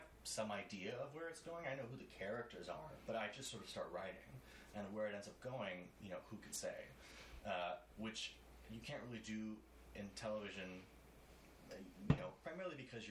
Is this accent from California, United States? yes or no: yes; California, United States; also born or lived in Arizona; I grew up in Arizona and then in California, okay. So like west.